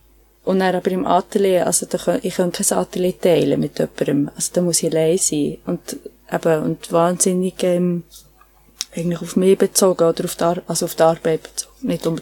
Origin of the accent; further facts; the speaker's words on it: Bern, Switzerland; accent: Swiss German; Und dann bin ich zurück ins Emmental und habe in Bern ein Jahr eine Schule gemacht und bin dann mit 17 auf Biel gezogen.